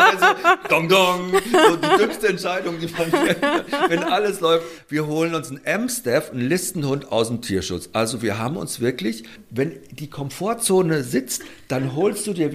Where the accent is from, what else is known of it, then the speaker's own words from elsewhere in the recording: Munich, Bavaria, Germany; es ist meine alte Heimat München und bin immer auch noch hier sehr verbunden der Stadt.